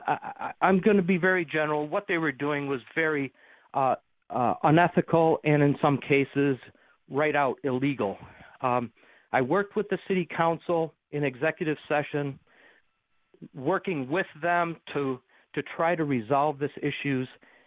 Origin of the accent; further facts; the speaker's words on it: Amherst, New York, United States; came back to Buffalo and now am back in my hometown of Amherst.